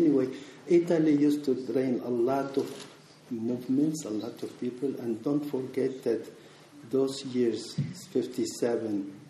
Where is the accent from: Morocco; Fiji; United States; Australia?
Morocco; English is a second language; also born or lived in Spain; since I come from Morocco, a zone that has been under Spanish ruling